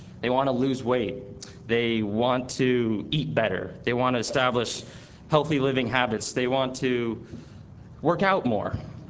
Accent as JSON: {"language": "English", "region": "Montana", "country": "United States", "also_born_or_lived": "Washington", "said": "I'm actually from Montana, and I was born in Washington, so I really consider the Northwest my home"}